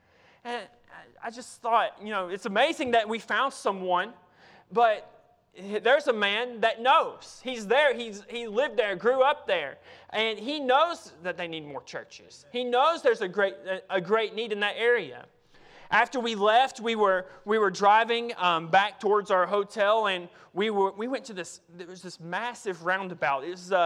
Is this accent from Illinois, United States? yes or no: no; Tennessee, United States; I grew up in Tennessee, and I know that y'all have fire ant hills here, right?